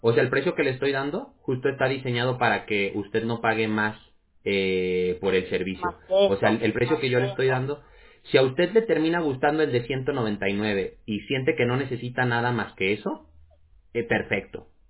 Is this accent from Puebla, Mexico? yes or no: no; Jalisco, Mexico; yo soy de Jalisco. No sé de dónde sea usted, Jalisco, México.